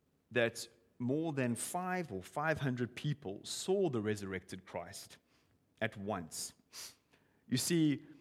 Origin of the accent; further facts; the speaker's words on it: England, United Kingdom; I'm English, which is obviously very clear to most of you here.